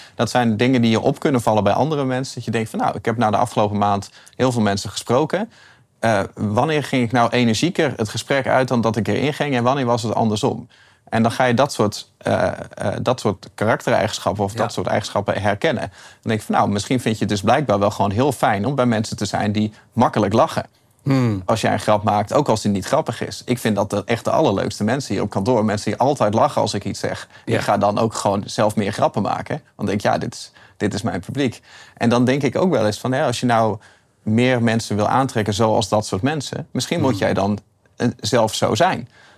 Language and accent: Dutch; Groningen, Netherlands; ik kwam wel gelukkig dat ik uit Groningen kwam.